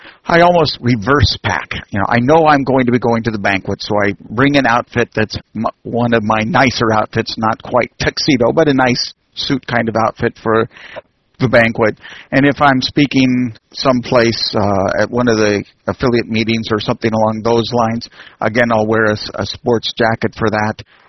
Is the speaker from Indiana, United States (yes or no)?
no; Boston, Massachusetts, United States; if you are a northerner and pale white like I am from Boston